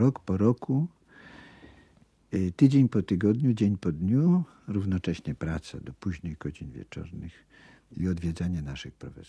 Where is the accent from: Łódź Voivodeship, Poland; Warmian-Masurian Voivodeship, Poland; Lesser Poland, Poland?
Lesser Poland, Poland; Kraków; No rzeczywiście urodziłem się w Krakowie. W Krakowie mój dom rodzinny, a w Krakowie moja szkoła podstawowa.